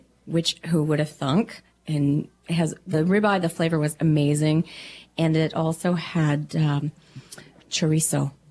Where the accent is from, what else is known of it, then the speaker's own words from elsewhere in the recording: Oklahoma, United States; Growing up in Oklahoma.